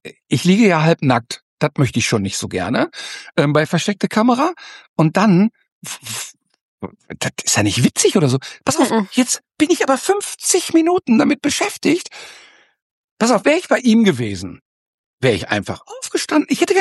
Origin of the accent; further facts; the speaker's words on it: North Rhine-Westphalia, Germany; Ich komme nämlich ursprünglich aus dem Ruhrgebiet.